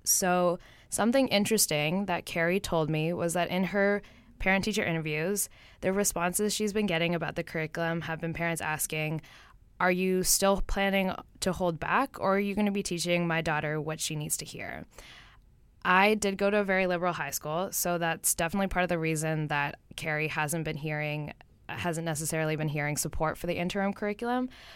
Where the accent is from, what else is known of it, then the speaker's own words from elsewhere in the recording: Toronto, Ontario, Canada; now in Vancouver, Canada; So I'm a first year student here at UBC, and I am from Toronto.